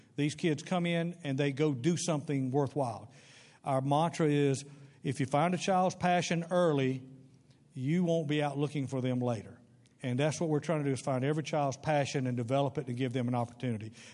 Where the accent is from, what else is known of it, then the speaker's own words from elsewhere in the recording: Mobile, Alabama, United States; I tell folks, it's funny, I grew up in Mobile, and in Mobile, anything worth doing had to have a ball included.